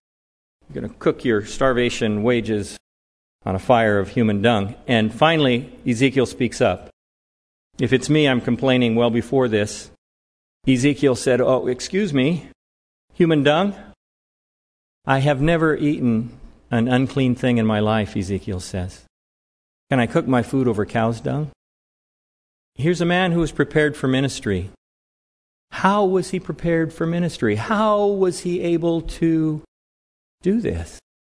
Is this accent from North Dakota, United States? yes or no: no; Roseburg, Oregon, United States; now in Utah, United States; I grew up down in Roseburg, and now I teach geology in southern Utah, Dixie State University.